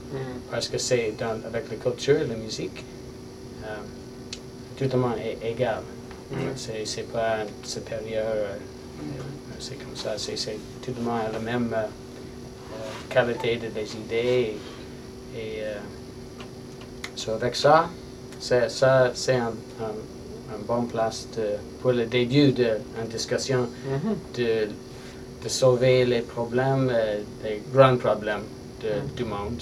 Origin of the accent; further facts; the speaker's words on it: Canada; French is a second language; Mais je suis un Canadien, un musicien de la rue, un musicien ordinaire.